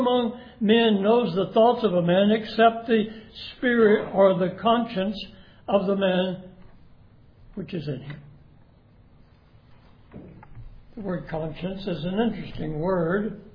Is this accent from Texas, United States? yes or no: yes; Dallas, Texas, United States; I was raised in Russ in East Dallas, a block down, and go left another half block was a grocery store.